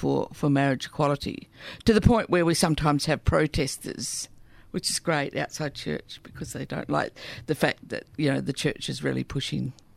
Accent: New Zealand; As a Kiwi, I just think it's a crazy thing

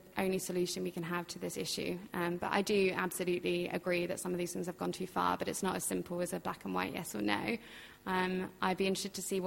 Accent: Scotland, United Kingdom; the definition in this country anyway is around challenging British values, which I, as a Scot, take very big issue with.

